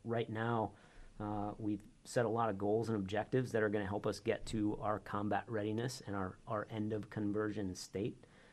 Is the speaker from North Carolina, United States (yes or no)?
no; Michigan, United States; I grew up in Michigan and was fortunate enough to get a pilot training slot with the Battle Creek Air National Guard in 2002